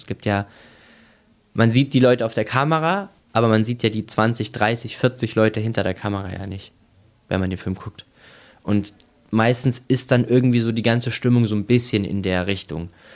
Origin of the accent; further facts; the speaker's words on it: East Germany, Germany; also ich bin in der DDR aufgewachsen